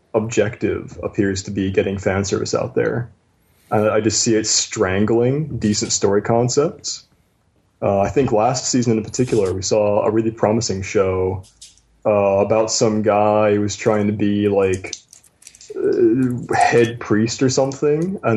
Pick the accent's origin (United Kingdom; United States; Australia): United States; Pittsburgh, Pennsylvania; now in Vancouver, Canada; English American from Pittsburgh, who's currently in Vancouver.